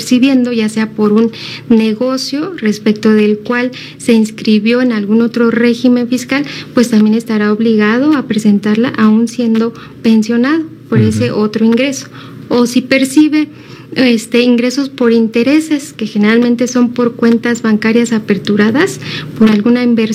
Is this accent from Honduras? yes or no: no; Mexico; es una obligación que tenemos como ciudadanos mexicanos